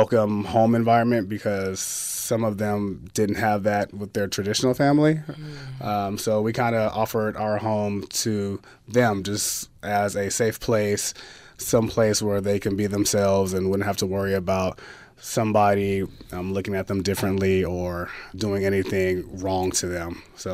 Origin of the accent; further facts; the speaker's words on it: Fairfield, California, United States; Fairfield, oh. California.